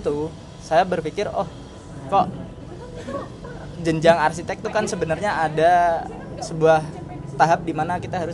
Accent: Demak, Central Java, Indonesia; salah satunya daerah saya sendiri yaitu di Demak itu di Jawa Tengah gitu

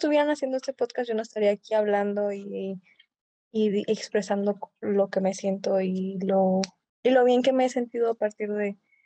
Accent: Monterrey, Nuevo León, Mexico; en mi caso, que una parte de mi familia es blanca, Y luego yo soy de Monterrey

